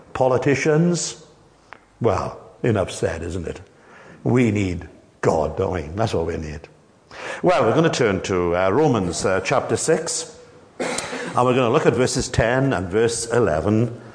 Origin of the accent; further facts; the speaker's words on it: Clydach, Wales, United Kingdom; We're both from Clydach, from the village of Clydach.